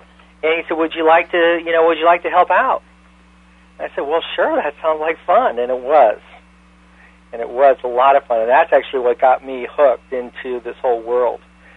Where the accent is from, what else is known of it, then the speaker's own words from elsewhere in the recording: New York, United States; also born or lived in Connecticut; Well, I grew up back in New York and Connecticut.